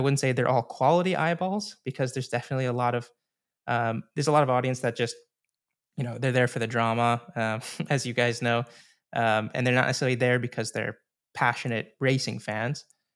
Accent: United States; Maybe that's just because I'm American

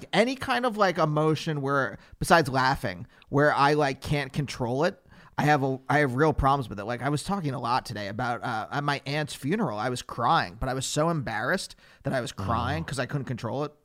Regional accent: Reading, Pennsylvania, United States; Reading, Pennsylvania.

